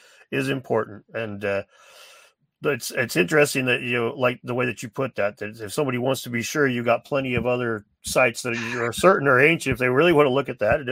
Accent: Missouri, United States; Yeah. I grew up near St. Louis, and they raised a bunch just to build the city.

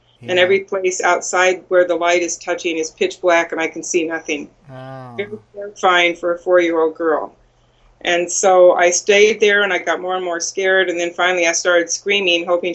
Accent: Ohio, United States; also born or lived in California; Well, kind of two places. I was born in Southern California, lived there till I was about 11 years old, and then moved to Ohio.

